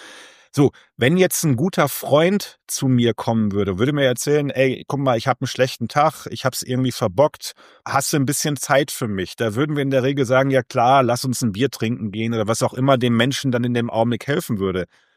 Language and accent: German; Hamm, North Rhine-Westphalia, Germany; wie wir bei uns in Hamm sagen